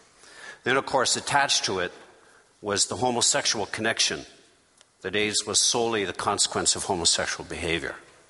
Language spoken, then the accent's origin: English; British Columbia, Canada; I am a Canadian. I come from the bottom of the Alaska Highway.